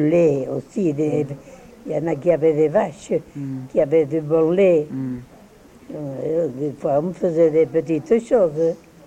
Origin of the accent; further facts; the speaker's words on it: Bonnac, France; Je suis de Bonnac, je suis né à Bonnac.